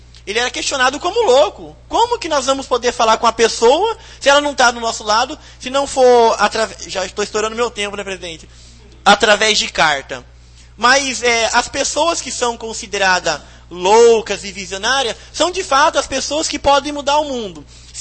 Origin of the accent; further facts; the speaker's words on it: Jataizinho, Paraná, Brazil; me sinto muito feliz de falar que sou nascido e criado em Jataizinho.